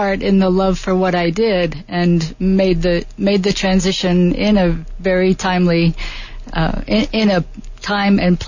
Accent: New York City, New York, United States; As I grew up in New York City, but even as a New York City resident, when I turned 16, the first thing that I wanted to do is get the license, and I did.

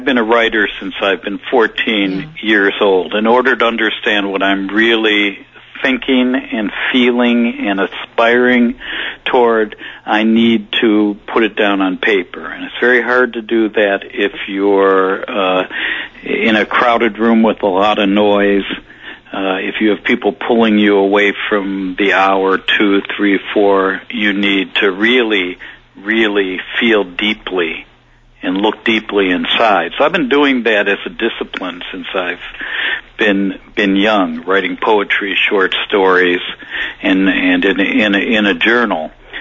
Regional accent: New York City, New York, United States; that sort of disruptive period in my life as a New Yorker and as a father.

